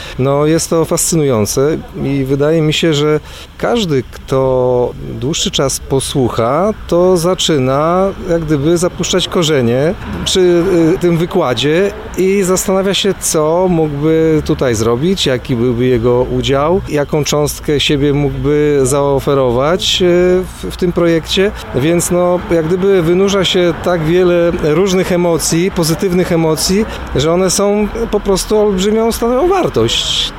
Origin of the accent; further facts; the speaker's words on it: Puławy, Lublin Voivodeship, Poland; Jestem rodowitym mieszkańcem Puław.